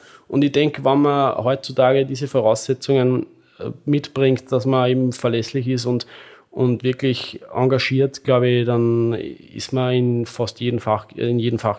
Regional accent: Lower Austria, Austria; Ich bin nach Wien gegangen als Niederösterreicher.

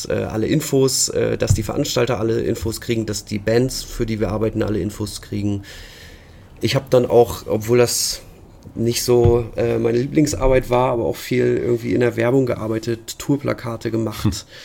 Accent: Lower Saxony, Germany; bei uns in Ostfriesland

